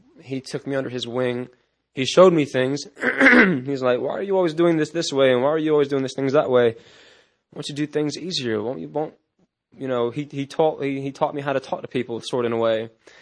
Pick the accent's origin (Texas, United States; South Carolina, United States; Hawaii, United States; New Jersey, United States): South Carolina, United States; West Columbia; I am from West Columbia, South Carolina.